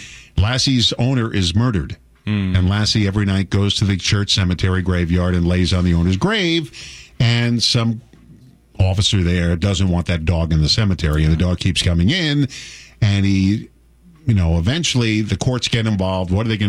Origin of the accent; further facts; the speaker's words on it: New York City, New York, United States; I'm from New York City, and I grew up going.